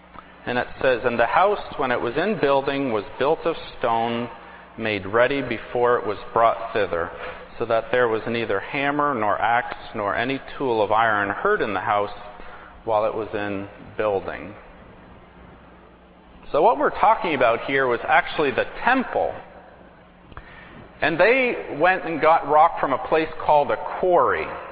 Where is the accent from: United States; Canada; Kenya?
Canada; Nova Scotia; where I grew up in Nova Scotia, I used to spend hours over at my friend